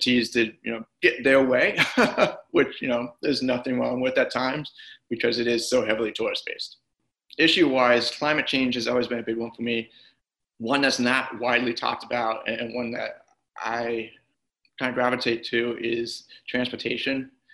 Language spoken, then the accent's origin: English; Osceola County, Florida, United States; I'm 27 years old. I'm from Osceola County, Florida, and I'm currently registered a Democrat.